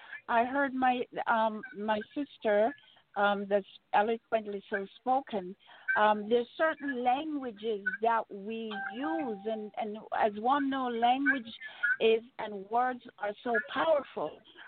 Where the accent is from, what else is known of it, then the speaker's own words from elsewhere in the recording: Jamaica; I know I grew up in Jamaica, if you're from certain neighborhood, if you are, this classism is very much there